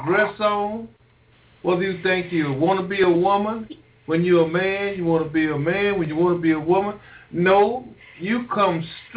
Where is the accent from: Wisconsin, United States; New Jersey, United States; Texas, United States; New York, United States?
Texas, United States; Brown; That Monday, I got a phone call from my hometown in Brown, Texas, that my mother died of a massive heart attack.